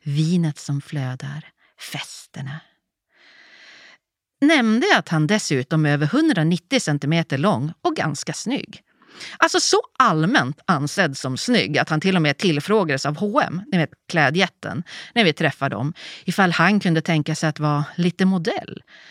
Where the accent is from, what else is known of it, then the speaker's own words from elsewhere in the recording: Västerbotten County, Sweden; Där hemma i Västerbottens små inlandskommuner var det ont om den typen.